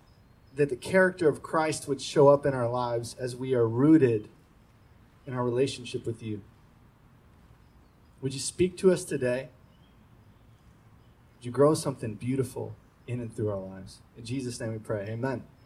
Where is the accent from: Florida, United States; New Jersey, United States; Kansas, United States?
Florida, United States; whenever I was growing up in Florida, and we had two-a-day football practices in Florida August heat